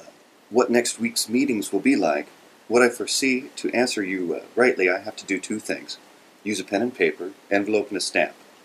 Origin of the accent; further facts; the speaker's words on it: Connecticut, United States; moved away as an adult; now in Boston, United States; When I began it in 1988, I was in graduate school in Connecticut, not even yet left my home state for Boston.